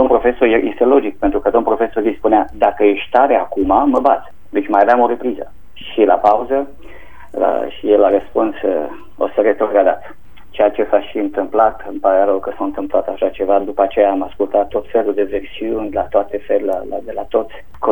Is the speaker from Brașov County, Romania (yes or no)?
no; Hunedoara, Hunedoara County, Romania; eu eram din Hunedoara. Eu sunt din Hunedoara.